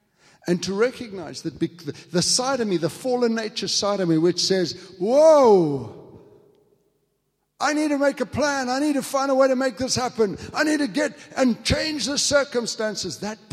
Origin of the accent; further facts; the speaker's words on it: England, United Kingdom; But you know, we're English, and English people are wise.